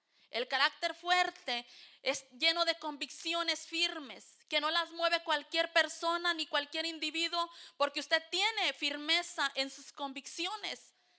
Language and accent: Spanish; Mexico; para el lado de lo que somos, los que somos de México, hemos escuchado muchas veces esa frase que los hombres no lloran.